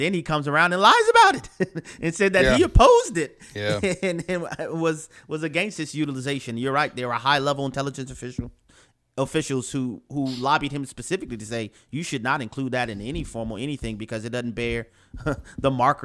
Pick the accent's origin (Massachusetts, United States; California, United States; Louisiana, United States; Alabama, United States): Louisiana, United States; New Orleans; I'm from New Orleans.